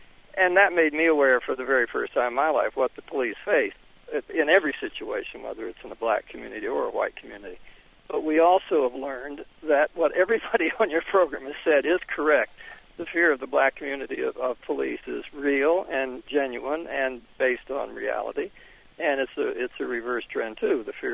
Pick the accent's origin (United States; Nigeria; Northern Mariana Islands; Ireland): United States; Cincinnati, Ohio; Good. I'm from Cincinnati, and as your guests may know, we had some civil unrest in 2001